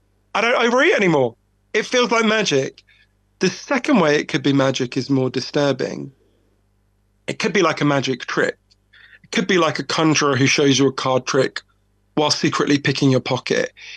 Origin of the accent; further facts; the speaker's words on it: United Kingdom; I'm too British to accept compliments, so I'll just blush.